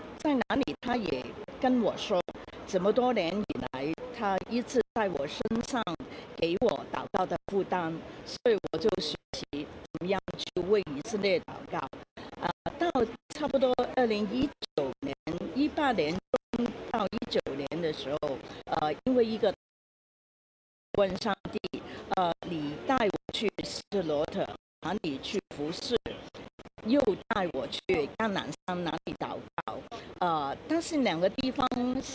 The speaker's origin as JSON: {"language": "Chinese", "country": "Hong Kong", "second_language": "Chinese", "said": "我是从香港来的，所以我的普通话可能不太好啊，"}